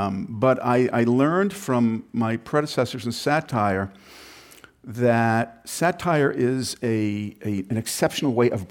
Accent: New York, United States; You know, I grew up on Long Island with three dreams.

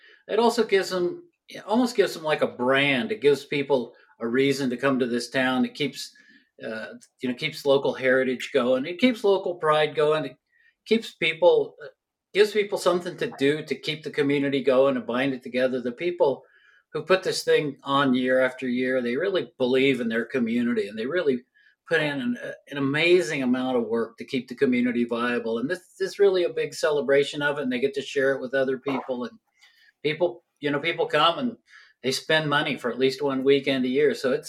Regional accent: Kansas, United States; now in Colorado, United States; I grew up in Kansas.

